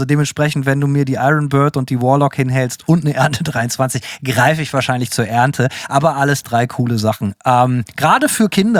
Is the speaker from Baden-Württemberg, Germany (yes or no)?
no; Bremen, Germany; wollten wir unbedingt eine E-Gitarre haben und haben immer aus dem Musikhaus, immer aus dem Musikladen bei uns in Bremen immer so einen Katalog gehabt.